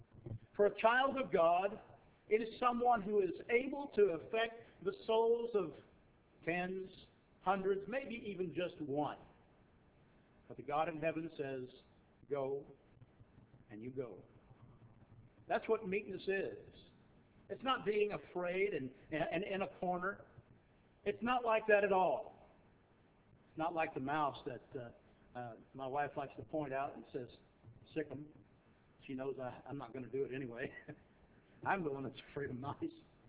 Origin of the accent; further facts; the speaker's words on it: Texas, United States; You know I'm a Texan, and I don't know about Missourians, but I know about Texans.